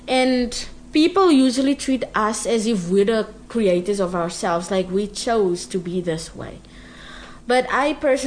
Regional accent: South Africa; first language Afrikaans; English is a second language; But I think it's also because of my accent. My accent is also different, because some people don't really believe that I'm South African at all.

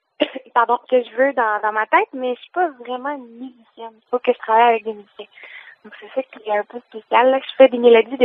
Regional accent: Saint-Joseph-du-Lac, Quebec, Canada; now in Saint-Hubert, Canada; En ce moment, je demeure à Saint-Hubert, mais j'ai grandi quand j'étais jeune à Saint-Joseph-du-Lac, dans le coin des Pommes.

